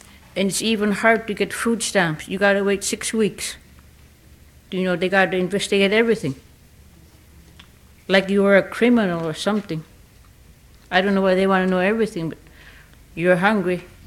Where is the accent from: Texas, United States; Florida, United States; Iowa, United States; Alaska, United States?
Alaska, United States; Elim; I'm from Elam.